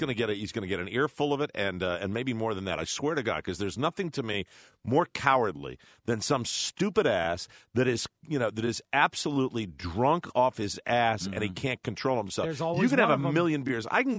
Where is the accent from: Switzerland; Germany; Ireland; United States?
Ireland; Trust me, as an Irishman, that is part of the equation.